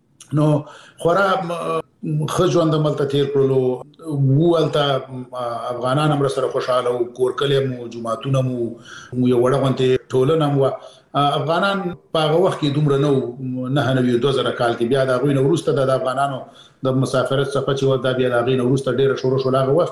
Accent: Peshawar, Khyber Pakhtunkhwa, Pakistan; زه پېښور کې د اول صف نه نیولې تر 12 پورې مالته درس ویلې دي، نو زه د پېښور سره شاید دی نه زیات افغانان داسې وي چې دومره بلد نه وي لکه زه چې په پېښور کې څومره بلد دی

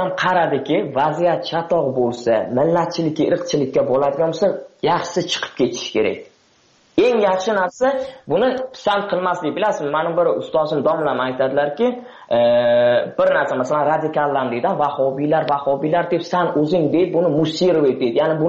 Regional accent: Tajikistan; now in Russia; men talabaman, Rossiyada o'qiyman, o'zim Tojikiston fuqarosiman, Tojikistondanman.

